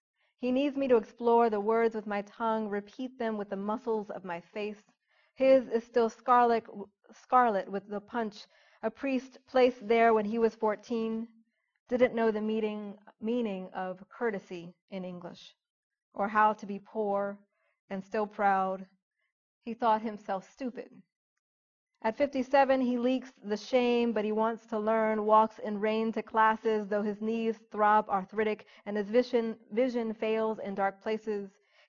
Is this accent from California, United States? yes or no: no; Philadelphia, Pennsylvania, United States; for the rest of my time living in the house that I grew up in Philadelphia, I was haunted by the sound of the train.